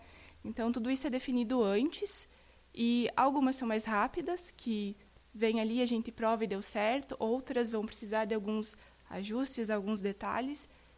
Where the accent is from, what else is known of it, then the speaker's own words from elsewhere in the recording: Lagoa Vermelha, Rio Grande do Sul, Brazil; Sou lagoense.